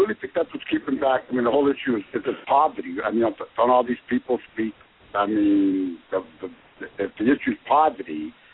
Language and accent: English; Boston, Massachusetts, United States; moved away; when I was born in Boston and moved out here years ago, but living in Boston for 11 years